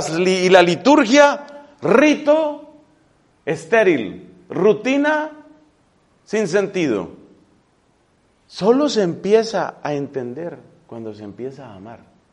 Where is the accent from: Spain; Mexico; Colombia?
Colombia; precisamente en mi país, en Colombia, Cartagena de Indias